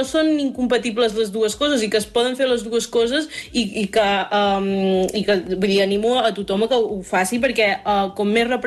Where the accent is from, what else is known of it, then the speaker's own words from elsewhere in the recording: Catalonia, Spain; Llavors penso, doncs sí, sóc catalana, quina pregunta és aquesta?